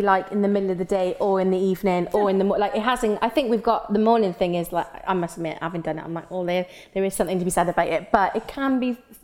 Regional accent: Wales, United Kingdom; accent: Welsh; my Welsh accent really come through then.

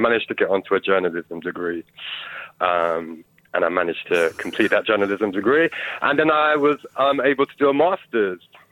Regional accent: Bristol, South West England, United Kingdom; Okay, so my life, I grew up in Bristol, great city. Up until the age of like 18, I was very involved in gangs.

